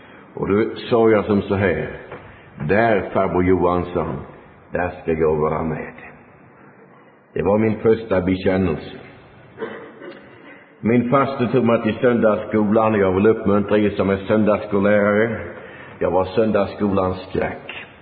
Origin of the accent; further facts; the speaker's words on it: Huskvarna, Jönköping County, Sweden; born there; jag var ju född här i Sverige, Huskvarna.